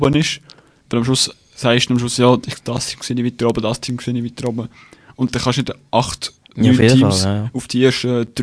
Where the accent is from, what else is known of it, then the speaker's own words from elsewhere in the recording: Switzerland; Dann gehen wir doch sonst mal unter den Strich, wie man so schön sagt bei uns in der Schweiz.